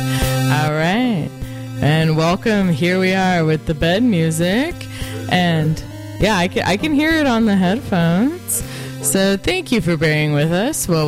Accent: California, United States; maybe it's because I'm from the Bay and I work in the hate.

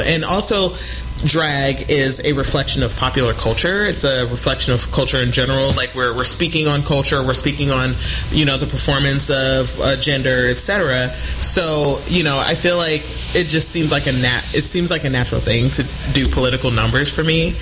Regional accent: Detroit, Michigan, United States; Like, I grew up in Detroit in the fucking hood, and I went to shit-ass schools

